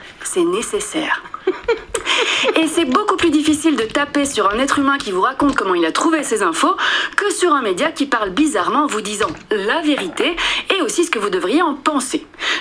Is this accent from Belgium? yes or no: yes; Liège, Wallonia, Belgium; accent: Liège accent; on a voulu me faire perdre mon accent liégeois